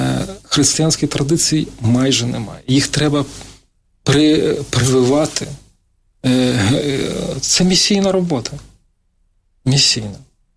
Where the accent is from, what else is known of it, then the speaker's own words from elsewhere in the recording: Poltava Oblast, Ukraine; now in Kharkiv, Ukraine; Я сам з Полтавщини. І вже 30 років я в Харкові і вважаю себе харків'янином.